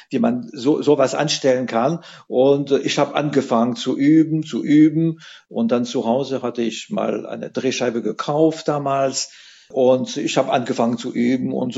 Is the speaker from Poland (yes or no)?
no; Atlantic coast, France; German is a second language; moved away; Ich hatte einen Freund in Frankreich, ich komme aus der Atlantikküste